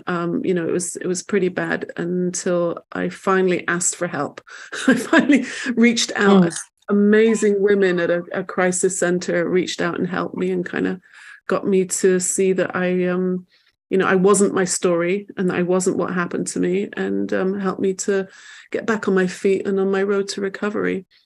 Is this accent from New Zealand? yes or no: no; England, United Kingdom; I grew up in England, and I went to Manchester University.